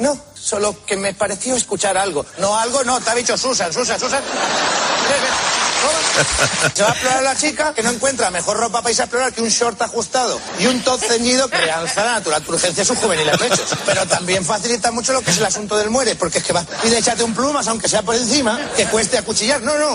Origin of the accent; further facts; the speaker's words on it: Spain; eso como español te enerva